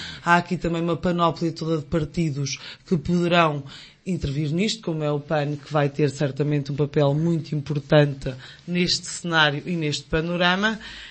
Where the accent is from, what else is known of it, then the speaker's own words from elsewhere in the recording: Portugal; preocupa-me muito, enquanto portuguesa